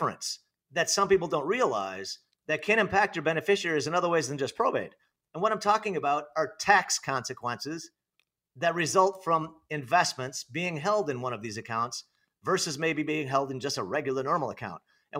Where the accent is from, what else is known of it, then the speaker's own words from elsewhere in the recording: Naperville, Illinois, United States; moved away as an adult; I'm from, I grew up in Illinois, great town of Naperville, Illinois, Northern Illinois. And that's where I spent most of my life until 2011, when me and my wife moved to Arizona.